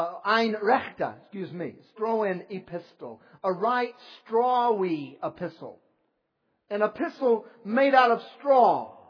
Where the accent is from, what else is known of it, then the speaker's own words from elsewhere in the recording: South Carolina, United States; because I'm from South Carolina and this is how I grew up speaking. But in that southern part of the United States